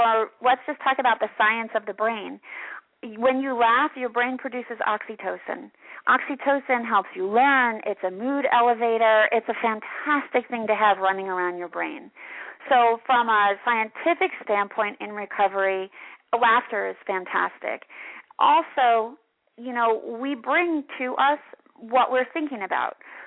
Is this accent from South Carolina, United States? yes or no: no; New York City, New York, United States; And you know, I'm from New York City, so that's like, you know, club dancing.